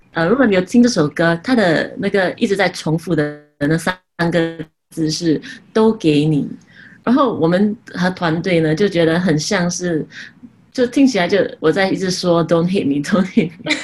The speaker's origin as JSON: {"language": "Chinese", "country": "Singapore", "said": "然后我是来自新加坡的创作歌手"}